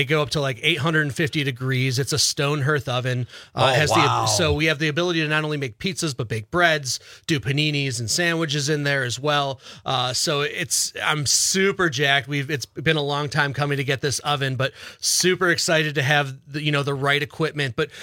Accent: Illinois, United States; So again, I'm originally from Illinois, which is where the tavern-style pizza

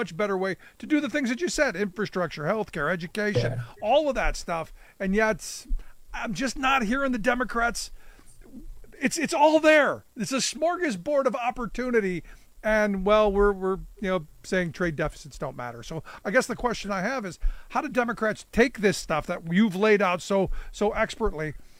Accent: Cleveland, Ohio, United States; Look, I grew up in Cleveland. I witnessed deindustrialization happen.

